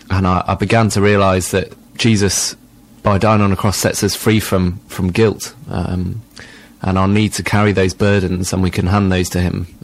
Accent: Bournemouth, South West England, United Kingdom; My dad's a vicar and he took up a new post in Bournemouth, which was great. It was great growing up in Bournemouth. It's a lovely place.

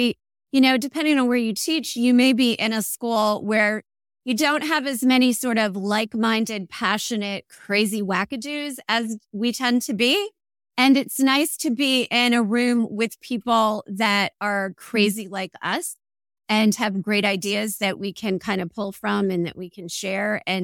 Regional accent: New Jersey, United States; So I was raised in South Jersey. I'm in Jersey Shore right now.

